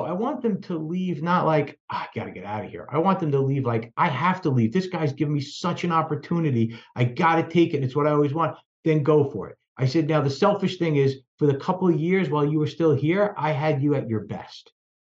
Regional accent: Ridgefield Park, New Jersey, United States; my grandparents all came over from Italy, right? And so I get really neat stories and I grew up in Richfield Park in Bergen County, right?

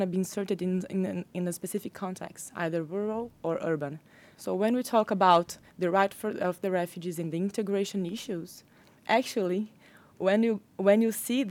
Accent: Rio de Janeiro, Brazil; I'm from Rio de Janeiro, Brazil

